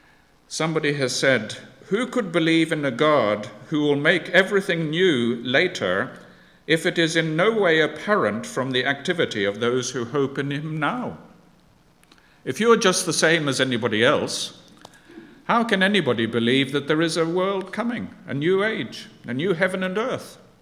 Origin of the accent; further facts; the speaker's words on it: Zambia; now in United Kingdom; I grew up in Zambia, and some of what we have here was a great challenge to the Zambians.